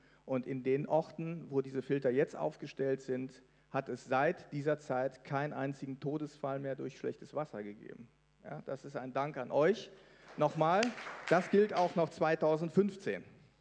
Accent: North Rhine-Westphalia, Germany; born there; Dann habe ich als gebürtiger Niederrheiner, bin ich da eben eher spontan angelegt

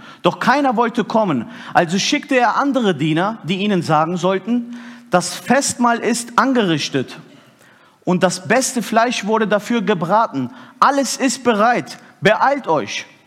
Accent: Turkey; für die mich noch nicht kennen. Ich bin Türke und glaube an Jesus.

